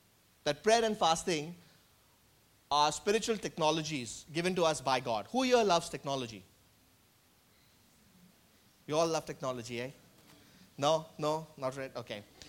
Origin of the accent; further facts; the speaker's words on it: Mumbai, Maharashtra, India; I grew up in Mumbai in a very low socioeconomic background. So I'd say lower middle class.